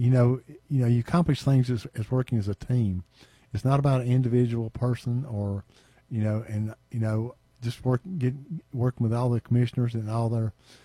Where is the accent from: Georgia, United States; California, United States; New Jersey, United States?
Georgia, United States; You know, I grew up in Hall County. I've been here all my life.